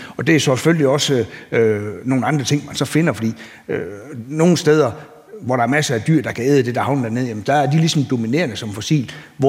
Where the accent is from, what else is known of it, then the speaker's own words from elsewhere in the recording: Mors, North Denmark Region, Denmark; Nu kommer jeg jo fra Moliet af, op på Mors og i Limfjordsområdet, hvor det ligesom har været meget, meget dårlige bundforhold.